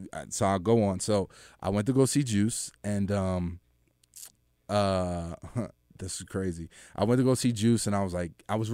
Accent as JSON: {"language": "English", "town": "Philadelphia", "region": "Pennsylvania", "country": "United States", "said": "he was from Philly, I was from Philly"}